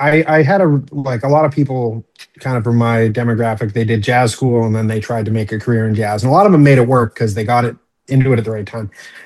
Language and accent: English; Edmonton, Alberta, Canada; like I'm from Edmonton, Alberta.